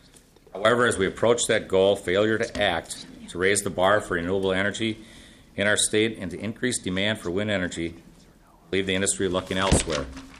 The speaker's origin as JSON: {"language": "English", "region": "Minnesota", "country": "United States", "said": "As a Minnesotan, I care deeply about preserving the environment for the next generation."}